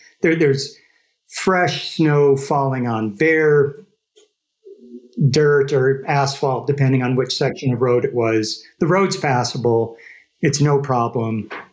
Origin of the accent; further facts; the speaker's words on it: North Dakota, United States; And growing up in North Dakota, math wasn't my forte because everything's dead flat.